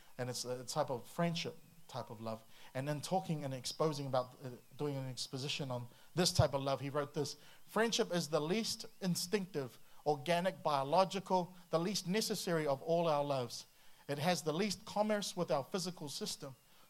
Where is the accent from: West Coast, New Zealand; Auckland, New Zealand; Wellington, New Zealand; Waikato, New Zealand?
Auckland, New Zealand; Where we grew up in Auckland is one, clap, two, clap, boom, boom, clap, boom, clap.